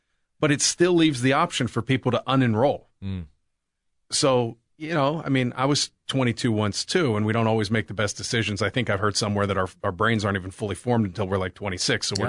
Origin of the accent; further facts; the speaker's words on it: Pittsburgh, Pennsylvania, United States; I grew up in Pittsburgh, blue collar town.